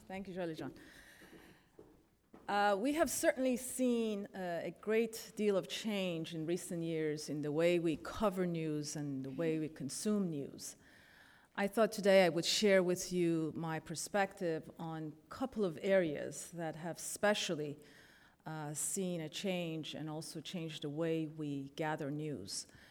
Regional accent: Iran; moved away; I'm originally, I was born in Iran, I was raised in Iran, and left just before the 1979 revolution.

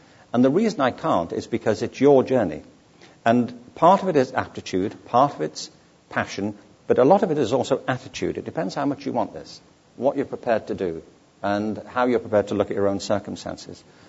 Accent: Liverpool, North West England, United Kingdom; born there; I was born in 1950 in Liverpool.

